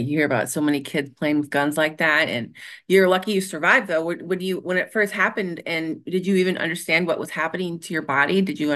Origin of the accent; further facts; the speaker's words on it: Minnesota, United States; because I'm from Minnesota, which is very boring.